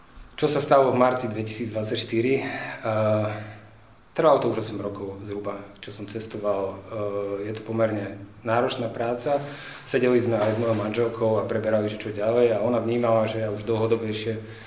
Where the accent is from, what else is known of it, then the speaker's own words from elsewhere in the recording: Prešov Region, Slovakia; Pochádzam z malej dediny pri Humennom, kde som vlastne vyrastal. V Humennom som vyštudoval aj základnú školu, strednú školu, konkrétne gymnázium.